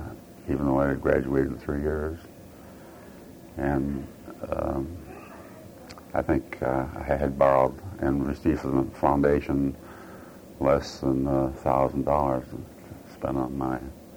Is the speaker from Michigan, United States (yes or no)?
yes; Holland, Michigan, United States; born there; I was born in Holland, Michigan, which is a community in the Lower Peninsula, southwestern part of the state, that's largely Dutch settlement.